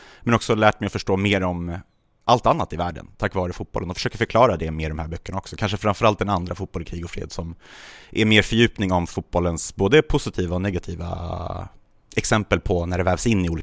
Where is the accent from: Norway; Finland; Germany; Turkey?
Turkey; Gaziantep; now in Sweden; en lokal liga i Gaziantep, som min hemstad i Turkiet.